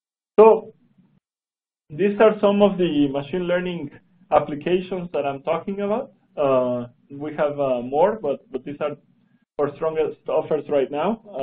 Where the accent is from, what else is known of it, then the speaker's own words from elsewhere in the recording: Guatemala; when I was a kid, and I am originally from Guatemala